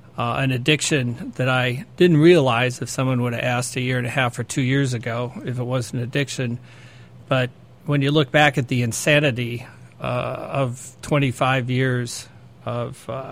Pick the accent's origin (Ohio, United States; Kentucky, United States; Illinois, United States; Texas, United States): Illinois, United States; Wheaton; I grew up in Illinois, Wheaton, Illinois. And I spent my youth in Wheaton.